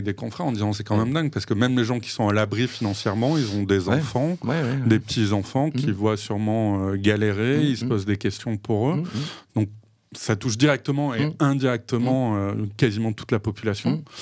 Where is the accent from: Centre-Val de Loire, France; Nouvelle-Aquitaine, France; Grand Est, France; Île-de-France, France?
Nouvelle-Aquitaine, France; Mont-de-Marsan; je viens de Mont-de-Marsan dans les Landes.